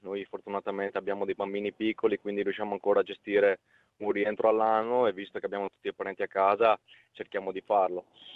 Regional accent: Veneto, Italy; Sì, nel Veneto.

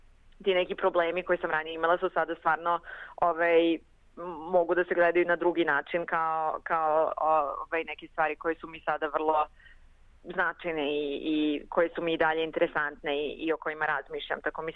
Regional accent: Melbourne, Victoria, Australia; now in New York, United States; Ja sam iz Melburna, iz Njujorka i ko zna još odakle, iz Beograda.

